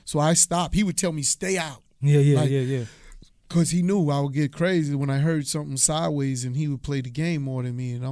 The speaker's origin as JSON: {"language": "English", "town": "Hollis", "region": "New York", "country": "United States", "said": "Right, I'm from Hollis, Queens. A lot of those dudes was from Shadyville. Shadyville's right next to Hollis."}